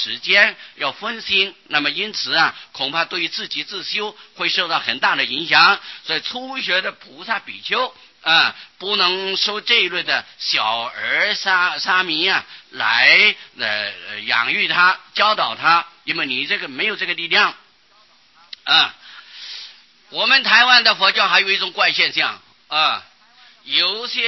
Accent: China; 那么这是我们中国人把这个出家人都称之和尚

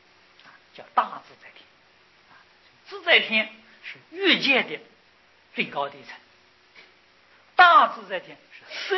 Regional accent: China; 第十天呢就是忉利天主，我们中国人称他做玉皇大帝

